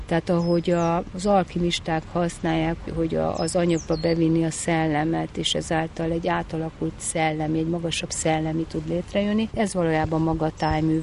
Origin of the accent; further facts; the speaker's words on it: Budapest, Hungary; egy budapesti gépjavító telepen nőttem fel, az édesapám gépészmérnökként vezette ezt a helyet